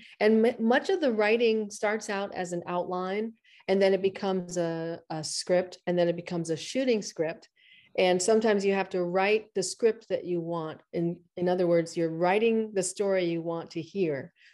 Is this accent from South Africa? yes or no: no; St. Thomas, U.S. Virgin Islands; also born or lived in Boston / New York City; I was born in Boston, lived in New York City for a little bit, and then we moved to St. Thomas.